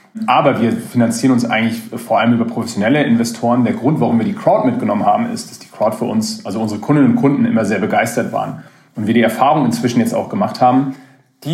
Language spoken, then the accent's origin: German; Mainz, Rhineland-Palatinate, Germany; now in Switzerland; Ich bin aus Mainz. Ich bin irgendwann mal in der Schweiz an der ETH, wie Sie schon gesagt haben, gelandet.